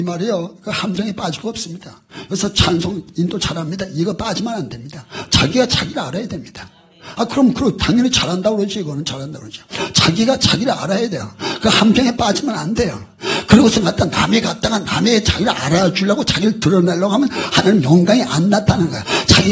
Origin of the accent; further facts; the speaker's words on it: North Jeolla, South Korea; born there; 우리 어렸을 때 저는 초가집에 살았어요. … 초가집에서 태어났습니다. 전라북도 정월권태에 있는 증살리 초가집에 태어났는데 그 풀로 진 집이에요.